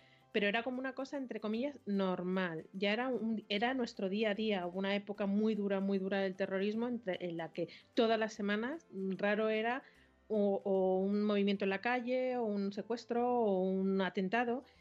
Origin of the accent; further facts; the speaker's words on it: Madrid, Community of Madrid, Spain; los que somos de Madrid